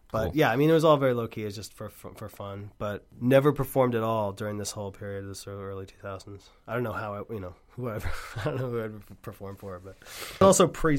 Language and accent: English; Red Hook, New York, United States; I grew up in Red Hook, but I also lived for, like, 6 years in Rhine Cliff.